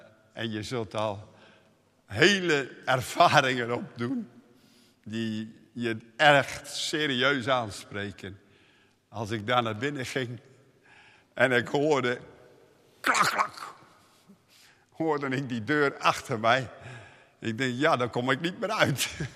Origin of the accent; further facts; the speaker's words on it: Middelburg, Zeeland, Netherlands; wij komen uit Middelburg, dicht bij zee.